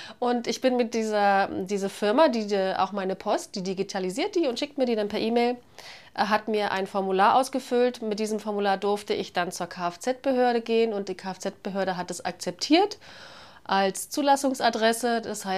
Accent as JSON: {"language": "German", "country": "Germany", "tie": "born or raised there", "said": "ich bin ja nun schon fast 50, das heißt, ich bin in der DDR noch geboren, in dem Land, das es nicht mehr gibt. Bin dort mit meiner Familie relativ behütet in einer Kleinstadt aufgewachsen."}